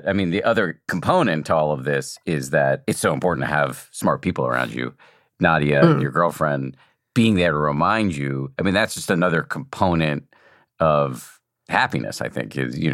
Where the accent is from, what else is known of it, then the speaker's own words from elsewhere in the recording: Boston, Massachusetts, United States; I was from Boston, but when I would come to New York City, I would make my mom take me down onto the subway platform